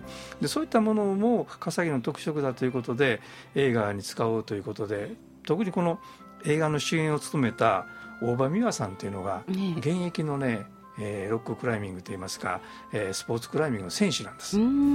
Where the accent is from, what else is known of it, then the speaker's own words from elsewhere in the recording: Kyoto, Japan; 私は京都市なんですが、京都府の職員としてね、勤務をしている時に